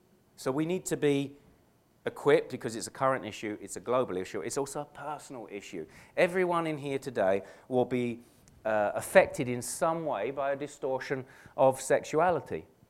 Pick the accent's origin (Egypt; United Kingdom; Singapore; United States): United Kingdom; England; Now, I'm from England, and I used to play soccer.